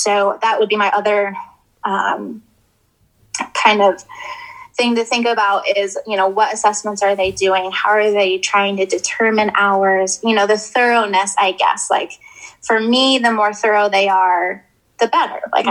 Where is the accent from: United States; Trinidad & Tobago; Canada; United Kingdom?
United States; Colorado; And so once we moved back to Colorado, I grew up in Colorado. And so we're at home. And my family's here